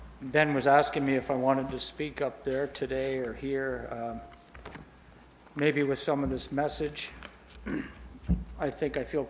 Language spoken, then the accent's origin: English; Ennismore, Ontario, Canada; I'd like to start way back in the beginning, when I was growing up in Ennismore.